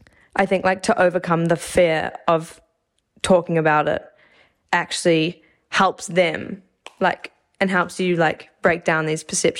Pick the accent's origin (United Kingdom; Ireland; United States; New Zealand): New Zealand; Like, I'd say I'm more Jewish than I am Kiwi.